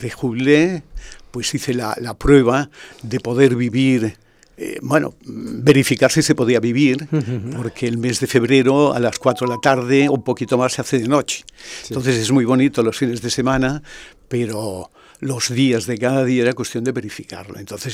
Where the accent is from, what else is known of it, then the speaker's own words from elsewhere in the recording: Barcelona, Catalonia, Spain; born there; Y yo nací en el barrio de Gracia